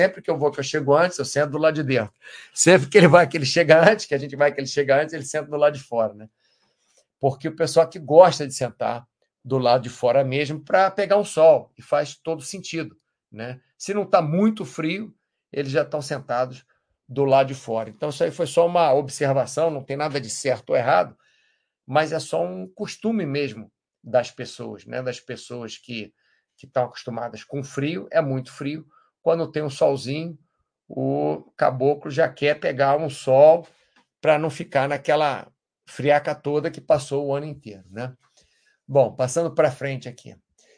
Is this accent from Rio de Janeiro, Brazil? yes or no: yes; Rio de Janeiro, Brazil; eu, como bom brasileiro, principalmente do Rio de Janeiro, aquele calor miserável